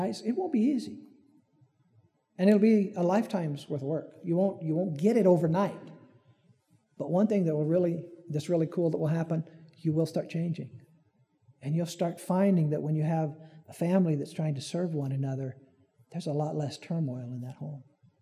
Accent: Peoria, Illinois, United States; Well, I'm from Peoria. I like various laws better than sundry.

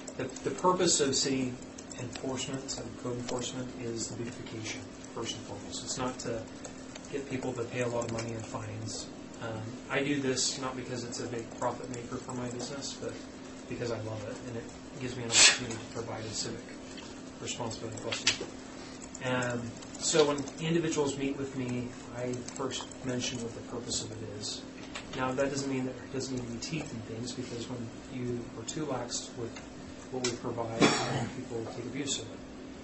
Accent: Sandy, Utah, United States; now in Draper, United States; born and raised in Utah, grew up in Sandy, live in Draper.

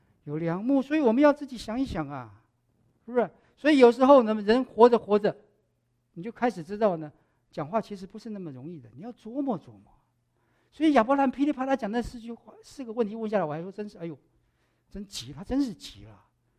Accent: Taiwan; 我们小时候在台湾就会讲这么一个故事

